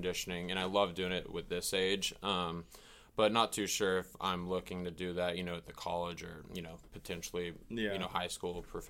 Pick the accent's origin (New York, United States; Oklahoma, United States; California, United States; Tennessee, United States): Oklahoma, United States; Jenks; So grew up, went to Jinx High School, played baseball, football, a little bit of hockey growing up.